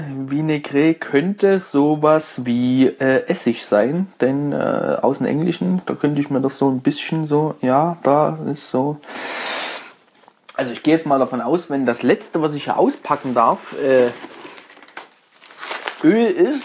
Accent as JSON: {"language": "German", "region": "Saxony", "country": "Germany", "said": "dann lasse ich mich auch gerne als Sachse beschimpfen. Und das mögen wir Vogtländer nicht"}